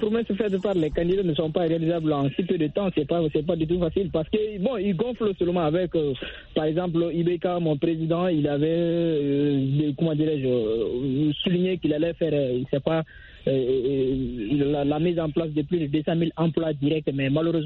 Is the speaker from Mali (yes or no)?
yes; Mali; Bien sûr, je suis du Mali.